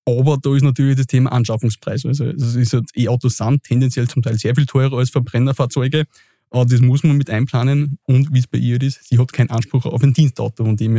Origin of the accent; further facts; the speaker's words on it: Upper Austria, Austria; now in Vienna, Austria; Wien ist jetzt meine Heimat, aber ich komme nicht aus Wien. Ich bin, so gesagt, ein Zugreister.